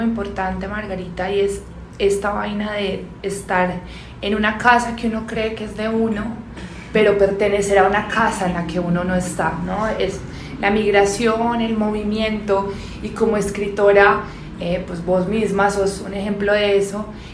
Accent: Rionegro, Antioquia, Colombia; now in Bogotá, Colombia; yo soy de Antioquia, de Río Negro, vivo hace 8 años, 9 años aquí en Bogotá

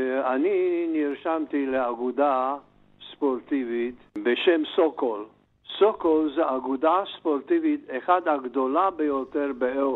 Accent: Žilina, Žilina Region, Slovakia; now in Israel; גדלתי בעיר ז'ילינה בצ'כוסלובקיה. אז הייתי ב-1942, הייתי בן 13.

